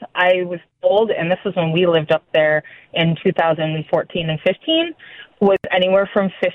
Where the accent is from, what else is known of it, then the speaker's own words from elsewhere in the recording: Wisconsin, United States; I'm from Wisconsin, and they come down Wisconsin, Minnesota, Dakotas.